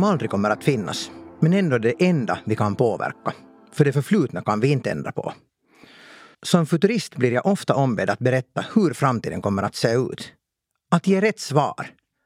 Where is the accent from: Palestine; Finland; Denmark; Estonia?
Finland; Espoo, Uusimaa; also born or lived in Kauniainen; När jag växte upp i Esbo och Grankulla på 80- och 90-talet var jag mer inställd på att bli diplomat, kock eller pilot.